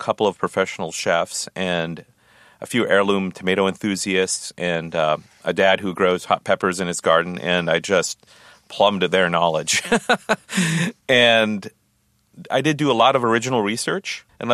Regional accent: Hastings, Minnesota, United States; I grew up in Minnesota. I grew up in a small town called Hastings.

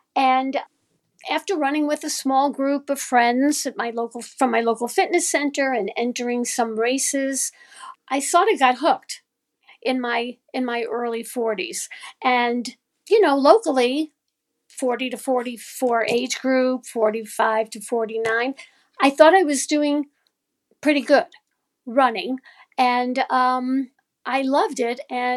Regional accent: Brooklyn, New York, United States; I grew up in New York. I'm from Brooklyn, New York, originally.

